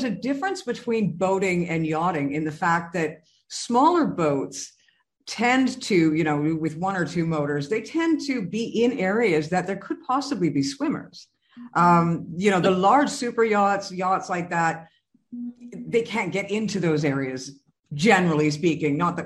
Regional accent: Terrace, British Columbia, Canada; I grew up in Terrace, British Columbia, Canada. And, you know, everybody fished. It was rivers, it was lakes.

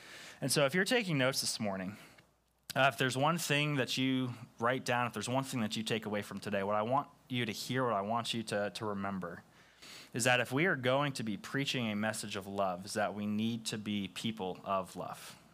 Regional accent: New Jersey, United States; I grew up in New Jersey. I learned how to drive in New Jersey.

